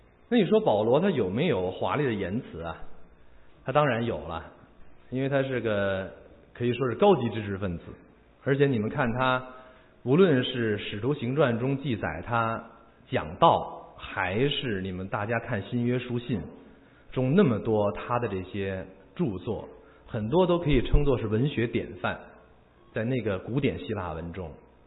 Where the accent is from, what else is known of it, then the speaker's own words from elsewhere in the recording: Beijing, China; 所以呢，你说我生在长在北京26年